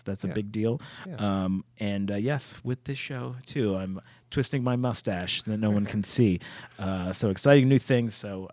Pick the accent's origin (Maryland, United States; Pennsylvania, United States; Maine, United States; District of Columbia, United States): Pennsylvania, United States; Pittsburgh; I was like, I'm from Pittsburgh.